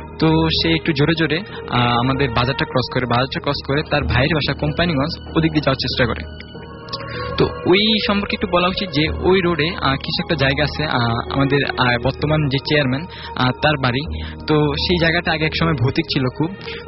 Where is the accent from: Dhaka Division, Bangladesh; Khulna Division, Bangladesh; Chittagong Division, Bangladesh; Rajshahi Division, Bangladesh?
Chittagong Division, Bangladesh; Kabirhat; আমার গ্রামের বাড়ি হচ্ছে নোয়াখালী কবিরহাট উপজেলায় কালামুন্সি, ওইখানে।